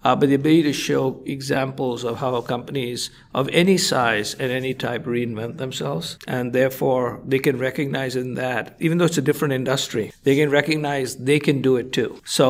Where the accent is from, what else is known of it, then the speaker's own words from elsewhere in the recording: India; moved away as an adult; So I grew up in India. My undergraduate degree is in advanced mathematics.